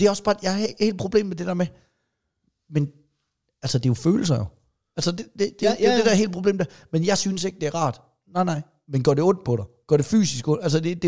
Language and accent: Danish; Jutland, Denmark; så er jeg bare fra Jylland af.